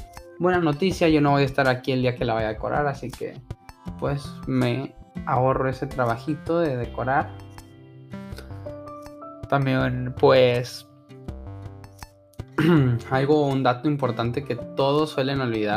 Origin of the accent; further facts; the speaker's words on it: Ciudad Juárez, Chihuahua, Mexico; pues fueron en Ciudad Juárez, Chihuahua, de donde yo soy.